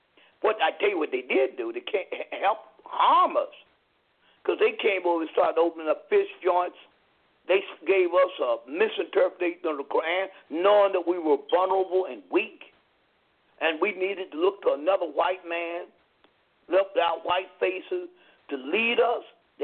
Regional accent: Lynchburg, Virginia, United States; born there; I was born in Lynchburg, Virginia, Mr. Trump.

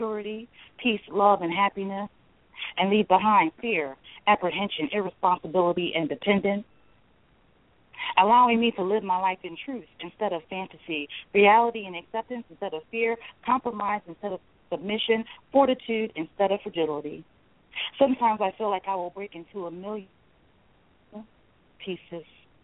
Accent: Philadelphia, Pennsylvania, United States; also born or lived in New York City; I grew up in Philadelphia, and then I went to school in New York, and I consider all of that a part of my formative years

